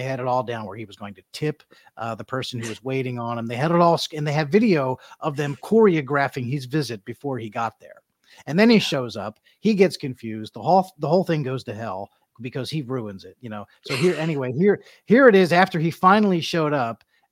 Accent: Philadelphia, Pennsylvania, United States; I want to start with something that happened in my hometown, Philadelphia.

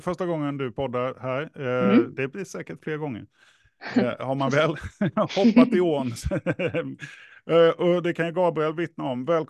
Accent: Småland, Sweden; accent: Småländska; Lyckligtvis så är det inte bara min småländska ni behöver lyssna på

